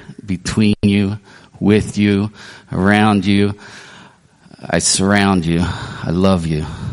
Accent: Orlando, Florida, United States; from Orlando.

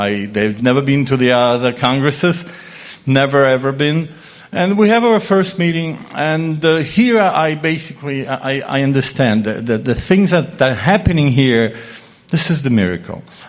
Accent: New York, United States; I come from New York.

